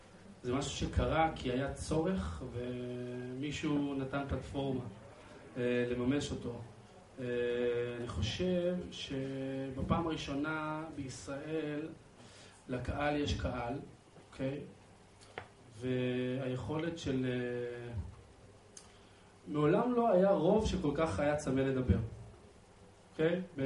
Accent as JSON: {"language": "Hebrew", "town": "Afula", "region": "Northern District", "country": "Israel", "tie": "born or raised there", "said": "תחשוב שאני גדלתי באפולה, ואני ראיתי אוטובוסים מתפוצצים, גם בוואדי ערה וגם בתל אביב."}